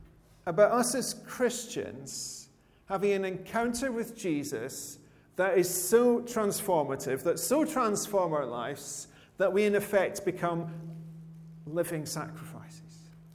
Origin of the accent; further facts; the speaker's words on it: Scotland, United Kingdom; Just obviously, being Scottish and being from the part of Scotland I'm from, there's some links there with Andy Murray